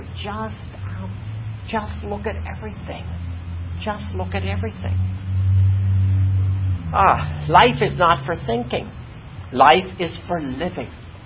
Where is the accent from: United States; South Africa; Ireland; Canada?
Ireland; I have very thin skin, and I'm Irish, and I do not scar.